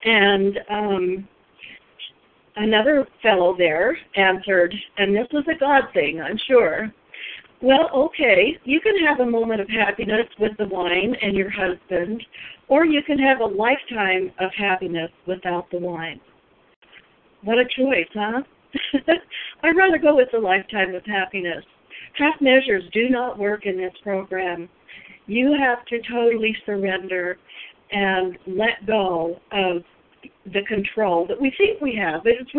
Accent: Arizona, United States; I'm from Arizona, but I'm sitting here in Minnesota with seven other beautiful women at Poor Retreat.

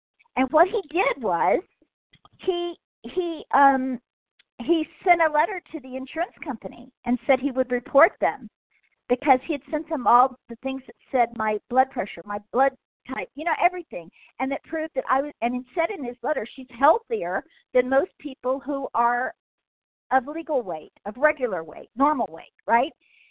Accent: California, United States; I'm recovered from Southern California.

